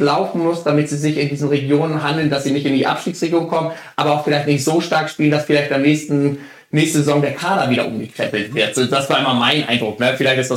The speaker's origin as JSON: {"language": "German", "town": "Schellhorn", "region": "Schleswig-Holstein", "country": "Germany", "tie": "born or raised there", "said": "Also ich bin ja im Kreis Plön groß geworden, Schellhorn, Pilz, so die kleine Welt."}